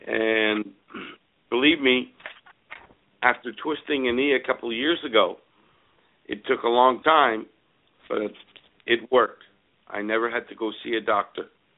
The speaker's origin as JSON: {"language": "English", "region": "Quebec", "country": "Canada", "said": "We're from Quebec, Canada."}